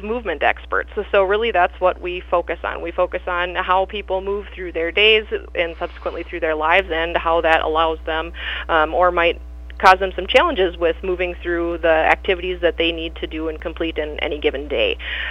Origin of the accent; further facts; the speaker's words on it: Montevideo, Minnesota, United States; born and raised in Montevideo as well, so my mom was a high school social worker for many years, and my dad was a city mail carrier, so I've been in Montevideo and in the area for a long time.